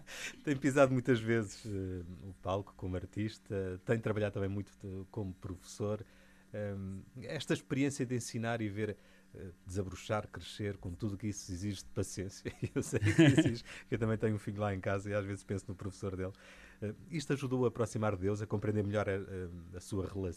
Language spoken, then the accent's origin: Portuguese; Cape Verde; Veja aqui que esteve em Cabo Verde, que é a minha terra de origem.